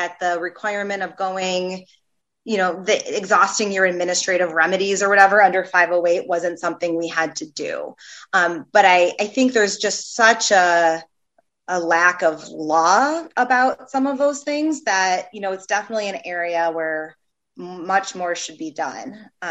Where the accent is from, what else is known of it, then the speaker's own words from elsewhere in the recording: Chicago, Illinois, United States; There was a case also in my hometown of Chicago